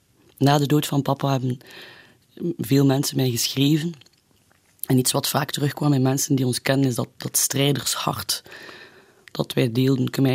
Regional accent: Deurle, East Flanders, Belgium; Het was een gouden kindertijd. Wij zijn opgegroeid in Deurle

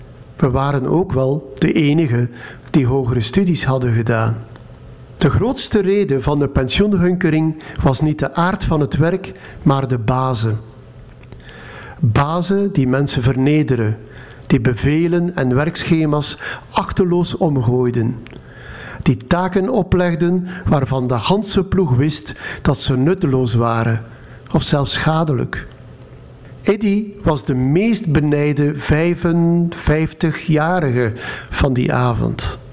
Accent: Zerkegem, Flanders, Belgium; born there; 10 jaar geleden ging ik nog eens terug naar mijn geboortedorp, Zerkeghem. Nu Jabeke.

